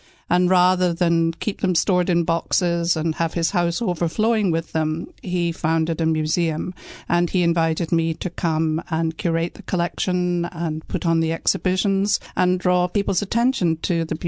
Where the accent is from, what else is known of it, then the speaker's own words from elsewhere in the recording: United Kingdom; Well, as you'll probably gather pretty early on, I hail from Britain